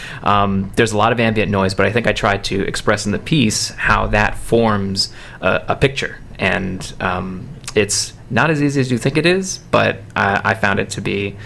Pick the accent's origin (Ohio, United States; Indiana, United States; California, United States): California, United States; Newbury Park; now in Culver City, United States; I'm from Culver City, California, but that's where I live. I'm actually from Newbury Park, California. Southern California, it's all the same thing.